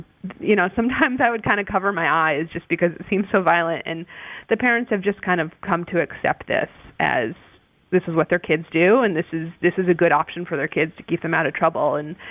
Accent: Boston, Massachusetts, United States; I'm from Boston.

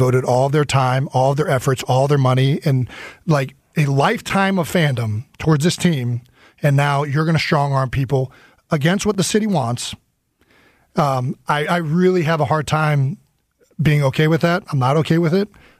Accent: Cleveland, Ohio, United States; But part of this is like growing up in Cleveland, like I went through this firsthand, and I lost a football team for 3 years

